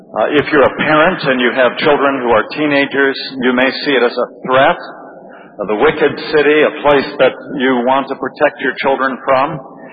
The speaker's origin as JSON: {"language": "English", "country": "United States", "said": "this may not connect with you, but it'll show that I'm from America, and it will also show how old I am."}